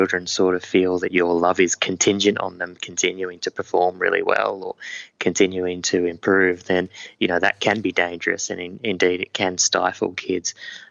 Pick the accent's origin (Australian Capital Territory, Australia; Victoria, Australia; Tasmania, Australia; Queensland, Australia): Queensland, Australia; also born or lived in New South Wales; I grew up in Queensland and New South Wales, avid rugby league supporter.